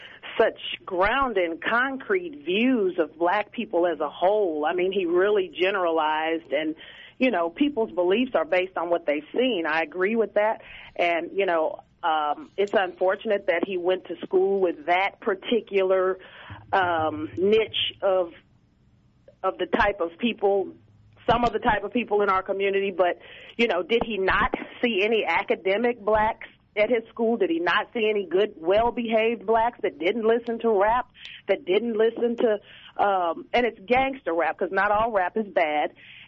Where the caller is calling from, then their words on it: Kansas, United States; I'm calling from Wyandotte County.